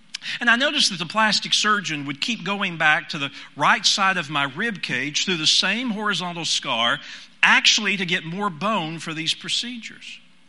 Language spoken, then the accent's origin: English; Tennessee, United States; I'm from East Tennessee.